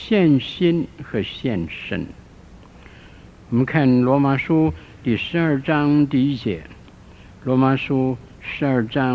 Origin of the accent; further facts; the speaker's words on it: Shandong, China; 我记得我小的时候住在山东一个地方，我五岁的时候